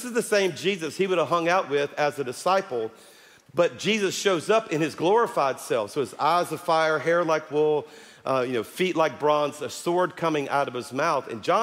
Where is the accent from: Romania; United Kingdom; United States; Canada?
United States; Louisiana; So y'all know that I'm from South Louisiana, and we tell these Boudreaux jokes, these Cajun jokes.